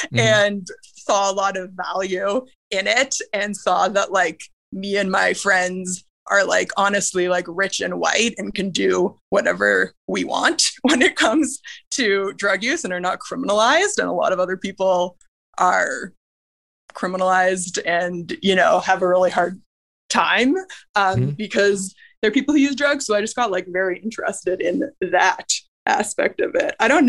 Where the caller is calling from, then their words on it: Toronto, Ontario, Canada; I'm calling from Toronto.